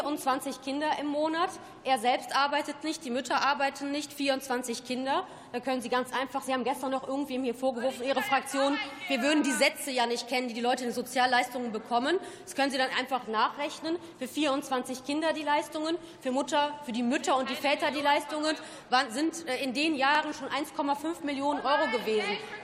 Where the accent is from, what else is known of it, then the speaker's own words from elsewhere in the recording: Hagen, North Rhine-Westphalia, Germany; ich lade Sie gerne in meine Heimatstadt nach Hagen ein.